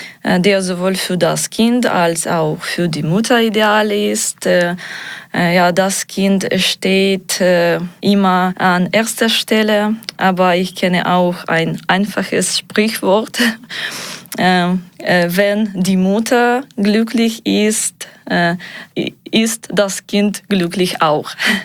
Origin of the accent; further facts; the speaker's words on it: Ukraine; German is a second language; moved away as an adult; now in Germany; Ja, ich komme aus der Ukraine. Mein Sohn und ich sind seit 1,5 Jahren hier.